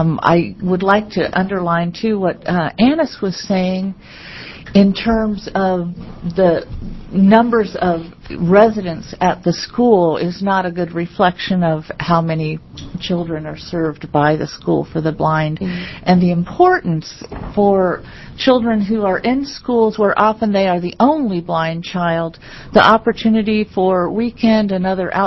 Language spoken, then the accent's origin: English; Cave Junction, Oregon, United States; I am from Cave Junction, Oregon.